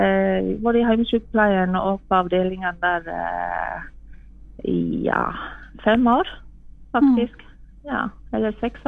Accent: Skjolden, Vestland, Norway; also born or lived in Øvre Årdal; og kommer fra Skjolden. Jeg er født i Øvre Årdal, men flyttet til Skjolden når jeg begynte i andre klassen på Skjolden

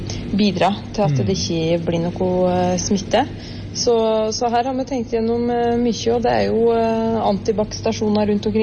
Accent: Østre Slidre, Innlandet, Norway; now in Jostedalen, Norway; Jeg kommer fra Valdres, fra Østre Slidre. Og flytte hit nå i høst til delvis til Jostedalen og delvis til Ornes. Jeg er 32 år

